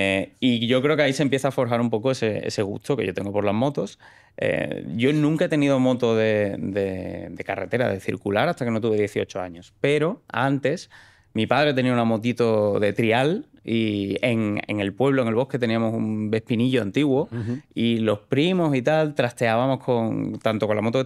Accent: Seville, Andalusia, Spain; accent: Andalusian; Andaluz, de Sevilla, soy de Sevilla.

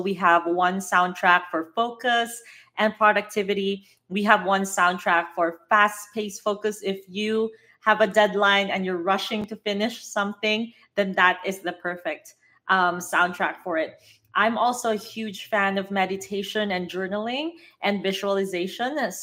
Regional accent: Philippines; moved away as an adult; now in Las Vegas, United States; I'm Filipina. I grew up in the Philippines. I actually left Philippines very late in my life. So I didn't grow up in the States, but I moved to Las Vegas in 2019. But before that, I was living in the Philippines.

